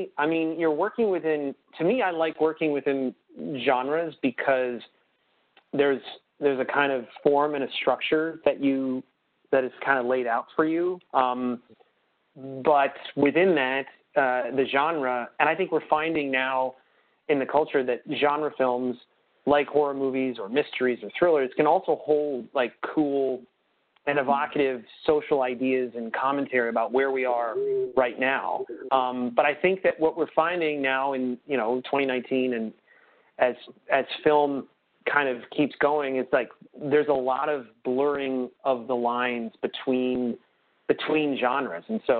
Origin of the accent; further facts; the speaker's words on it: Pittsburgh, Pennsylvania, United States; and I'm from the Pittsburgh area